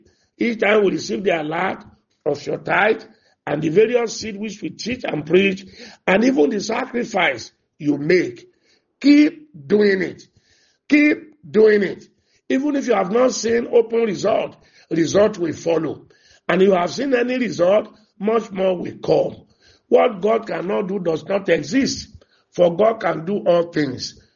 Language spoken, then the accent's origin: English; Sokoto, Nigeria; I grew up in Sokoto, which is called Muslim state, but I'm still very much a Christian.